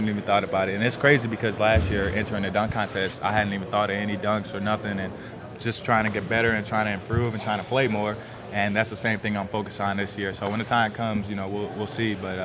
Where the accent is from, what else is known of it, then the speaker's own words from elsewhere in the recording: Indiana, United States; It's an honor, you know, especially to be growing up in Indiana, being an Indiana kid, you know, and kind of being a face that, like you said, that people do know here in the state of Indiana